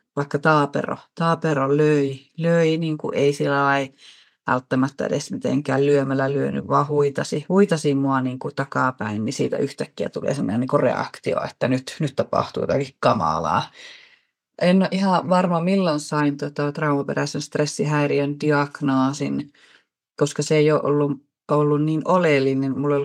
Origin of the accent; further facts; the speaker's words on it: Gothenburg, Västra Götaland, Sweden; born there; Synnyin suomalaisille vanhemmille Göteborgissa 80-luvulla ja lapsuus oli turvatonta ja hyvinkin traumaattista.